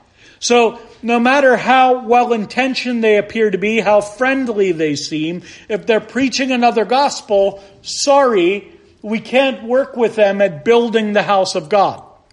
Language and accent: English; United States; particularly here in the United States, and we could pick on some other countries as well, but since I'm American, I'll just go